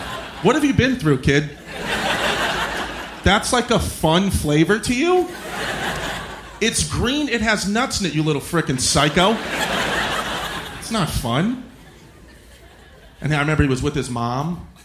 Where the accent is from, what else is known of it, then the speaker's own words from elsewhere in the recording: New York, United States; You know, we're both from New York. You know, we have these accents. Like, I can't hide it.